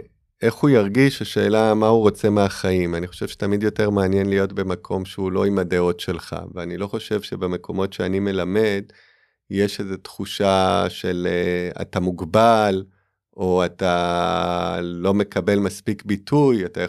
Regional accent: United States; לא, אני יהודי ואז אני אמריקאי.

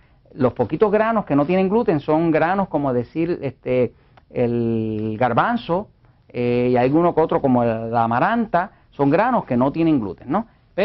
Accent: Puerto Rico; yo como puertorriqueño pues me hace falta mi arroz con habichuela, mi arroz con frijoles, ¿no?, de vez en cuando.

